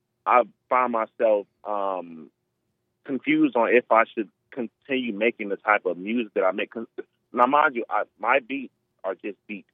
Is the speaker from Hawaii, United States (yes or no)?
no; Chicago, Illinois, United States; Because, you know, I'm from Chicago, and the Chicago street politics is kind of, it's really what led to that happening.